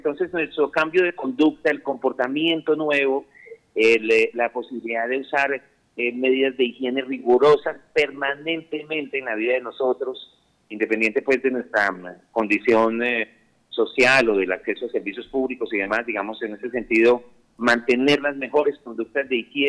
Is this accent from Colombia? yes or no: yes; Colombia; siempre nosotros como colombianos, que somos tan afectuosos